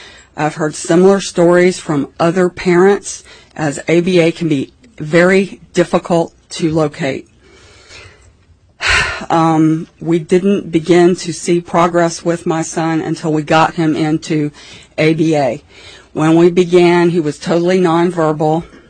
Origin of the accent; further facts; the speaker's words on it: Panama City, Florida, United States; I'm from Panama City, Florida.